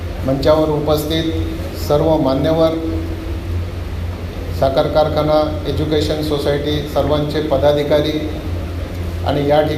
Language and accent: Marathi; Amravati, Maharashtra, India; मी अमरावती जिल्ह्याचा आहे, शेतकऱ्याचा मुलगा मी आहे, शेतात स्वतः मी काम केलेलं आहे